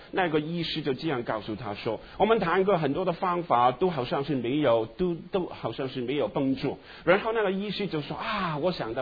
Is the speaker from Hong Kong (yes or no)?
yes; Hong Kong; now in United States; 祖国是中国啊，我们这是香港人哦。